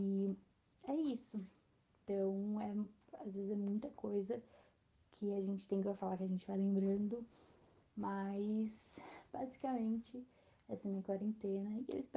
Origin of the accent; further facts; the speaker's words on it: São Bernardo do Campo, São Paulo, Brazil; Eu sou de São Bernardo, uma cidade vizinha, do grande ABC, que não é interior.